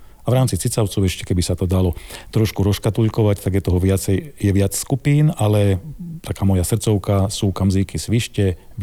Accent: Brezno, Banská Bystrica Region, Slovakia; som hugáň, teda narodil som sa v Brezne, kde som vychodil základnú a strednú školu

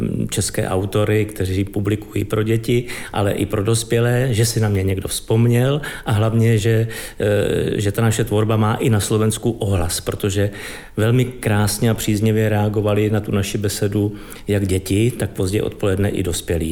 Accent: Nymburk, Central Bohemian Region, Czechia; já pocházím z Nymburka, z malého města blízko Prahy, které má zase družbu s polským městečkem jménem Žarov.

